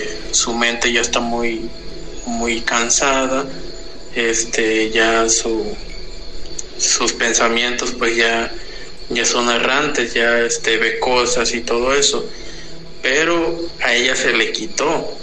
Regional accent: Chiapas, Mexico; Nosotros somos de Chiapas.

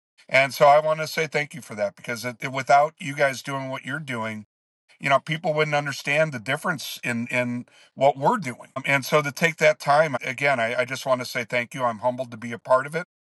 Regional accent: Chicago, Illinois, United States; I mean, so, you know, and I grew up in Chicago, you know, and you know, we can't put together that track record.

